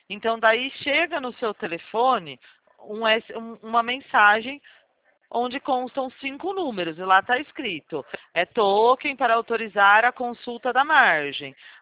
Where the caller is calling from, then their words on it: Limeira, São Paulo, Brazil; Eu estou falando com o senhor da cidade de Limeira.